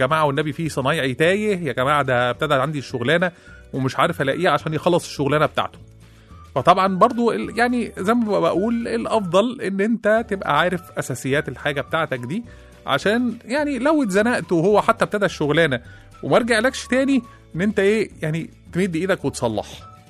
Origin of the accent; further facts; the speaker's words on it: Egypt; طبعا تعرفين مشكلة الصنايعي عندنا في مصر بيبقى فيلم تاني خالص